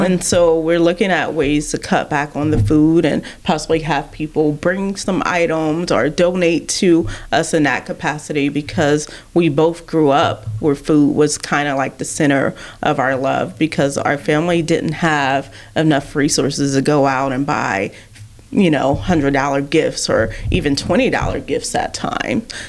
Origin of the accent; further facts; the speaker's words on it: Columbus, Ohio, United States; I grew up in the Central Ohio area, Short North area, a single mom household.